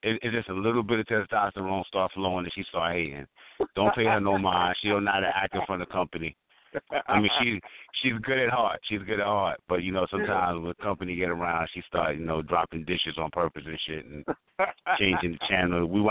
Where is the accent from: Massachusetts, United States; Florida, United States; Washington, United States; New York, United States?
New York, United States; Brooklyn; Because I'm born and bred in Brooklyn myself. I used to live right in Kings County